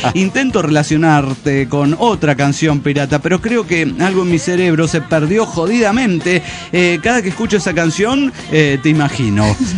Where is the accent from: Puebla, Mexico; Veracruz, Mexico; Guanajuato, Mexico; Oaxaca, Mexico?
Guanajuato, Mexico; León; de León, Guanajuato.